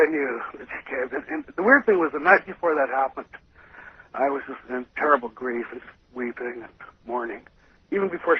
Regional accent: Kodiak, Alaska, United States; now in Madison, United States; I'm originally from Kodiak, Alaska.

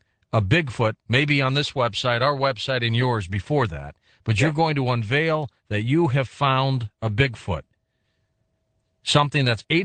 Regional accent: Missouri, United States; But you know what? I'm from the Show Me State.

